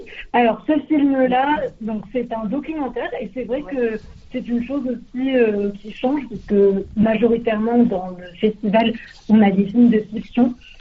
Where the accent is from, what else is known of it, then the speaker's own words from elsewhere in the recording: France; now in Canberra, Australia; C'est quelque chose qui nous définit en tant que Français